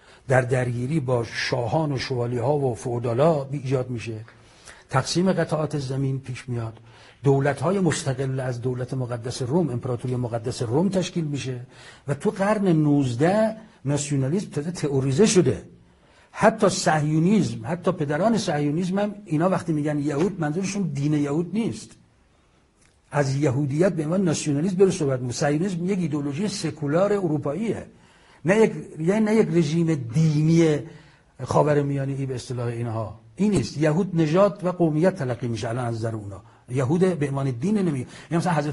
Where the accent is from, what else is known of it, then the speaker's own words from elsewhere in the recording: Iran; این یک برای من به عنوان یک ایرانی افتخار آفرینه.